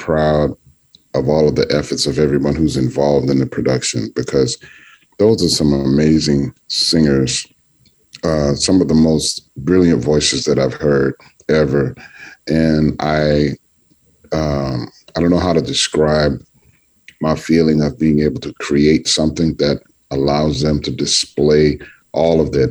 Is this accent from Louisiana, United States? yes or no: yes; New Orleans, Louisiana, United States; You know, I experienced that growing up in New Orleans.